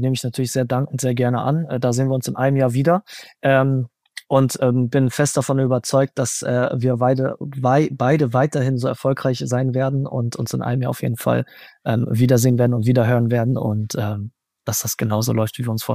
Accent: Hannover, Lower Saxony, Germany; ich komme aus Hannover, ich arbeite in Hannover

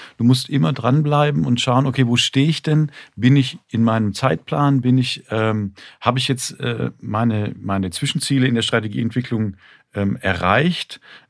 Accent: Swabia, Germany; Und ich sage das mit dem Fakt, dass ich auch Schwabe bin.

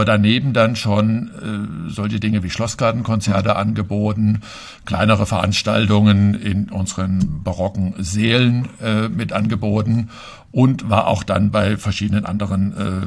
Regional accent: Bernhards, Hesse, Germany; Ja, also ich bin sogar in Bernhards geboren. Direkt, gehöre noch zu den wenigen seltenen Hausgeburten, die dabei sind. Und ja, bin in Bernhards aufgewachsen, bin hier zur Schule gegangen

